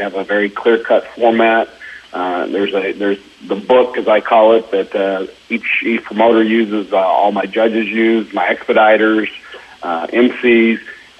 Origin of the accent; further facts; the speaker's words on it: Texas, United States; someone here in in my home state that helps us promote fitness